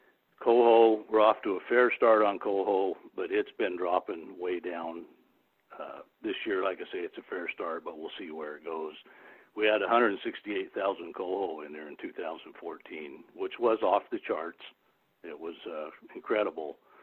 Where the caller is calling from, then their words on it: Astoria, Oregon, United States; I'm calling you from Astoria.